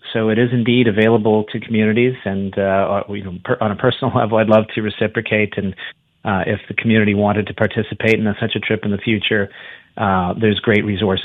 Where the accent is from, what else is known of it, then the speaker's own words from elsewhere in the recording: New Brunswick, Canada; When I was 15 years old and growing up in New Brunswick